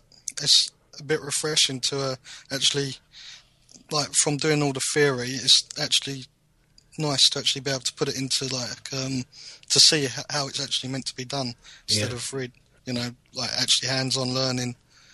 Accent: Crayford, London, United Kingdom; I'm from Crayford in Kent

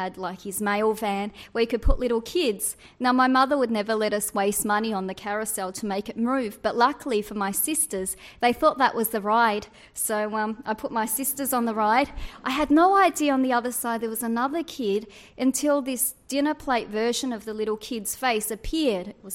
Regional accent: Braybrook, Victoria, Australia; And so growing up in Braybrook was very interesting in the 1980s. So my parents came here in 1980 and I was born shortly afterwards.

